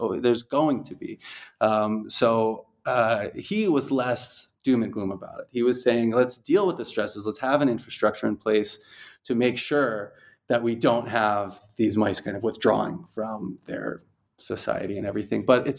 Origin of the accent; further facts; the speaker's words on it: Rhode Island, United States; now in Dubai, United Arab Emirates; I'm from Rhode Island, so it would be like Boston, Providence, New York, that kind of area.